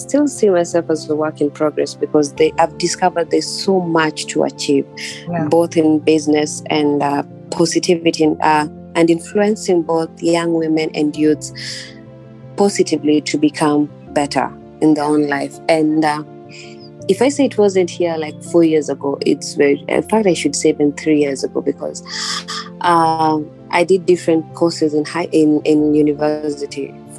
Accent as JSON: {"language": "English", "country": "Kenya", "said": "I'm a Kenyan entrepreneur."}